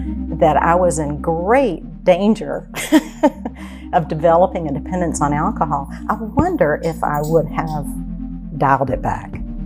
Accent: Sacramento, California, United States; born there; I was born on McClellan Air Force Base in Sacramento, California, while my dad was stationed there as a doctor in the military in the Air Force.

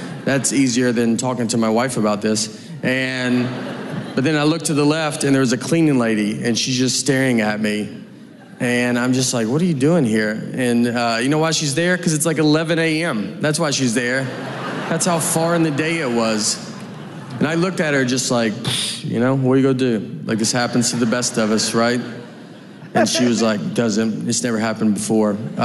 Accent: Nashville, Tennessee, United States; Excited to be here. I'm from Nashville, Tennessee.

